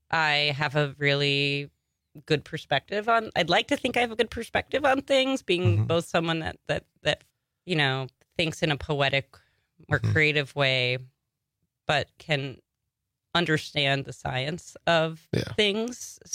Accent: Long Island, New York, United States; I'm from Long Island originally. Oh, nice. And then I moved very quickly away from Long Island to the city

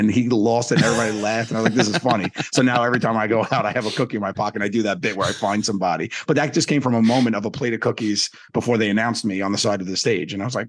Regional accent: Staten Island, New York, United States; But yeah, so growing up in Staten Island was a thing.

